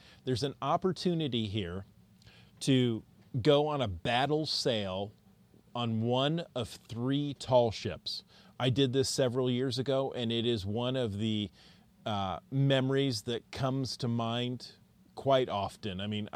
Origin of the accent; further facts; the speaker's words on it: United States; accent: American; Every time I read it, with my American accent and not my proper Norwegian accent